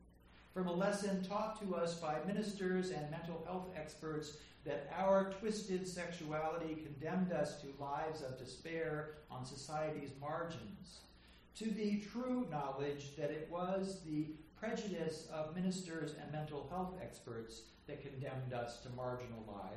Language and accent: English; Santa Monica, California, United States; I would have been enjoying my summer vacation between first grade and second grade, a happy, tow-headed boy living with my family in Santa Monic